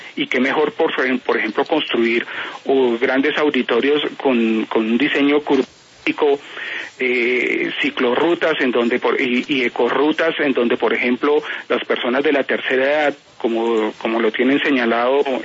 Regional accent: Bogotá, Bogotá Capital District, Colombia; si somos capaces los bogotanos frente a los graves manifestaciones del cambio climático

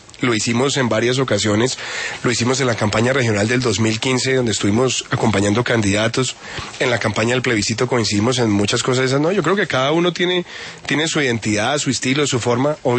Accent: Bogotá, Colombia; born there; yo soy un colombiano bañado por todos los costados de distintas regiones. Yo nací en Bogotá. Mi familia paterna antioqueña, y Antioquia es mi segunda casa. Mi mamá tolimense

